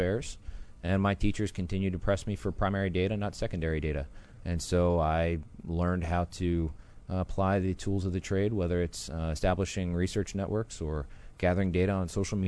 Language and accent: English; Tyrone, Pennsylvania, United States; I grew up on a farm outside of Tyrone, Pennsylvania.